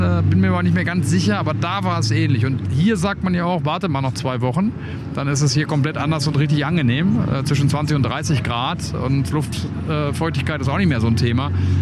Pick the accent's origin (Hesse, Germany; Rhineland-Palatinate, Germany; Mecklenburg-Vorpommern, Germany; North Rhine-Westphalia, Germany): North Rhine-Westphalia, Germany; Dortmund; ich komme ja aus Dortund, wie ihr wisst